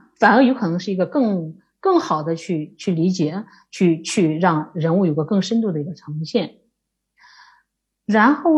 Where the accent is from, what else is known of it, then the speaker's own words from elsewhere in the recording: Henan, China; 它就是我的故乡，它里边就包含了我的记忆，也包含了我对这些人过去的理解，也包含了我对这个村庄过去的理解